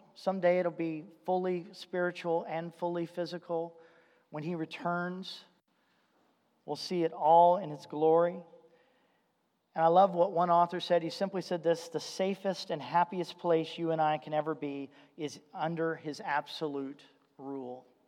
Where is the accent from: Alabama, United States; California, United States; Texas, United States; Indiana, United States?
Indiana, United States; I grew up in Indiana, which is, I guess, the belt buckle of the Bible Belt, lots of churches, lots of influence of the church.